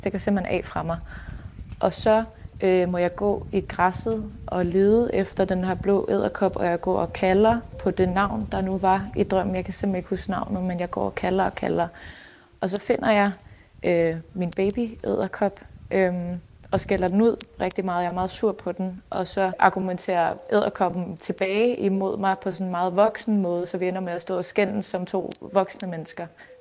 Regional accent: Horsens, Central Denmark Region, Denmark; now in Copenhagen, Denmark; Født og opvokset i Horsens.

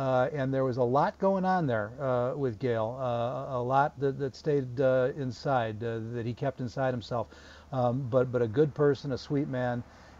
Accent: Deerfield, Illinois, United States; but I was growing up in Deerfield.

